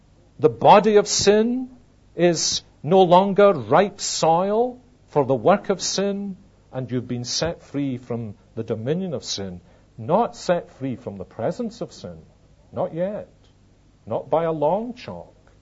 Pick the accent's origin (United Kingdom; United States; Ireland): United Kingdom; Scotland; my every instinct said, of course not. I'm Scottish.